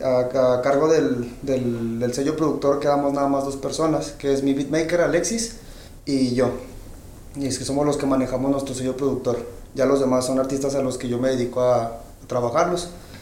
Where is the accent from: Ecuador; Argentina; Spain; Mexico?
Mexico; que descargué craqueado como buen mexicano.